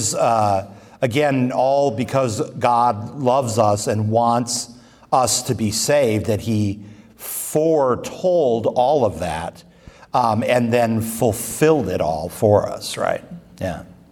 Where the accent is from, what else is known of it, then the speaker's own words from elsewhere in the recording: Illinois, United States; I have to say that like I'm from Illinois